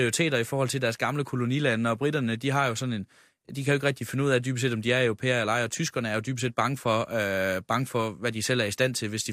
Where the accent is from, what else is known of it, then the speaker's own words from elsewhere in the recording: North Denmark Region, Denmark; Jeg er fra Nordjylland.